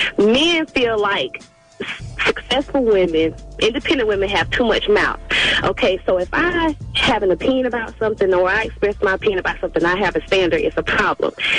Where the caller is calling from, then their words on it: Augusta, Georgia, United States; I'm calling from Augusta, Georgia.